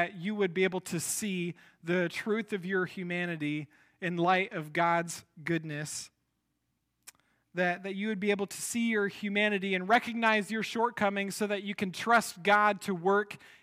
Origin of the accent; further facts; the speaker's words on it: Iowa, United States; many of you know I grew up in Iowa, and I remember saying, you know, I'm just a kid from Iowa.